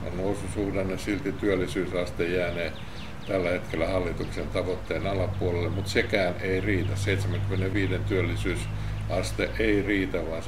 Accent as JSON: {"language": "Finnish", "town": "Kerava", "region": "Uusimaa", "country": "Finland", "tie": "born there", "said": "kun olen syntynyt Keravalla, niin paikkakunnan asiat on tullut vuosikymmenten aikana tutuksi."}